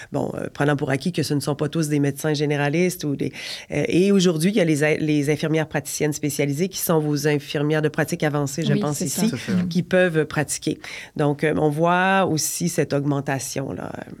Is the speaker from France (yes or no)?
no; Quebec, Canada; mais c'est la première fois qu'on parle chez nous au Québec, dans les lois, d'un tiers de confiance.